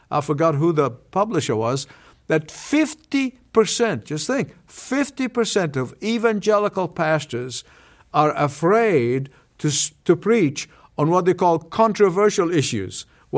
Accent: Egypt; moved away; when I escaped from Egypt, my home country, over 50 years ago

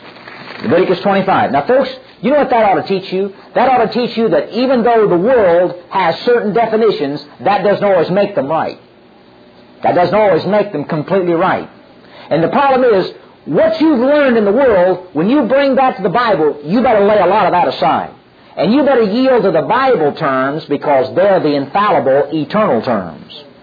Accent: United States; The problem with most of us is we were raised in America, and we've been limited to a secular education.

